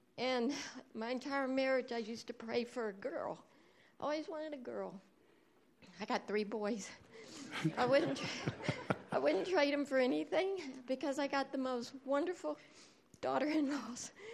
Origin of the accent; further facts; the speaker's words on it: Texas, United States; I'm from Texas. But I lived here for 20 years